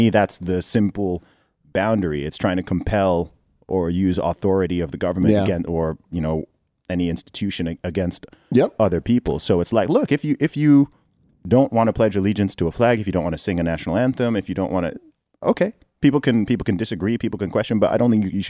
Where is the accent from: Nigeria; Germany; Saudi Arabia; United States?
Saudi Arabia; I mean, I grew up in Saudi Arabia and I was in the Boy Scouts and they used to try to get us to, you know, we used to pledge allegiance to the flag.